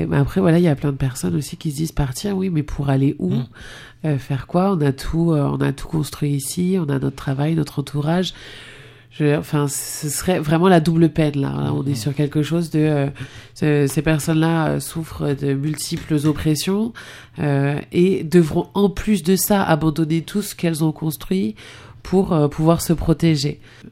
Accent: Réunion, France; Enfin, moi, je viens de La Réunion.

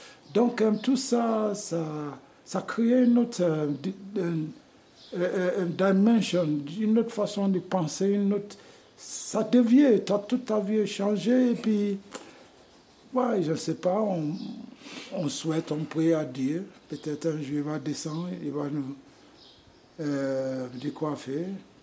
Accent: Sierra Leone; now in Senegal; Je suis de Sierra Leone. Et je suis au Sénégal à ce moment et je fais 40 ans depuis. Au Sénégal.

